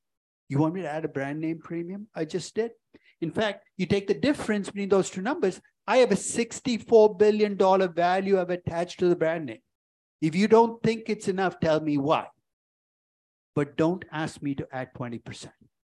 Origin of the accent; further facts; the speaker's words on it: India; I'm Indian. I throw cayenne into everything.